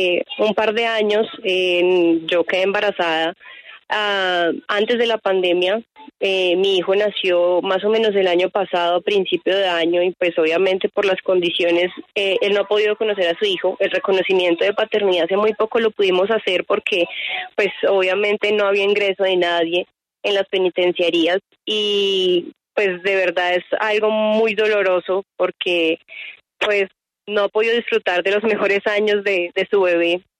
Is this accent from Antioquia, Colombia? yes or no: no; Bogotá, Colombia; Nosotros somos todos acá de Bogotá.